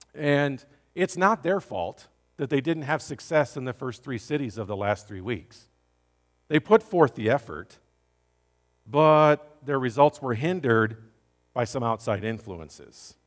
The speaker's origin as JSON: {"language": "English", "country": "Belgium", "said": "But this Belgian boy, I guess, is a Brit at heart."}